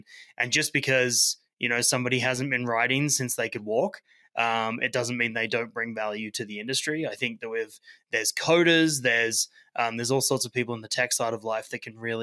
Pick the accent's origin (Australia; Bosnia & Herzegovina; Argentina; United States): Australia; now in Canada; I'm originally from Australia. When I came over to Canada, I worked in a variety of summer camps